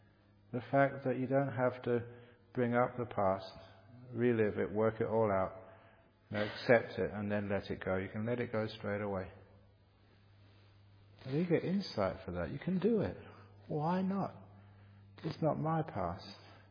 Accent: London, United Kingdom; born there; I was born in London. Am I English?

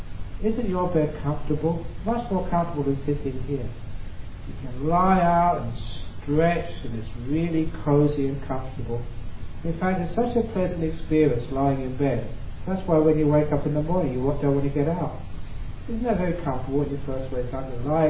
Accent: London, United Kingdom; Because growing up in London, there was always some light from somewhere.

